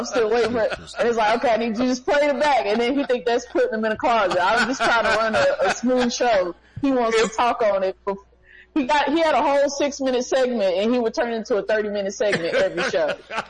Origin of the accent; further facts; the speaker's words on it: Oklahoma, United States; now in Texas, United States; No, I'm from Oklahoma, but I live in Texas.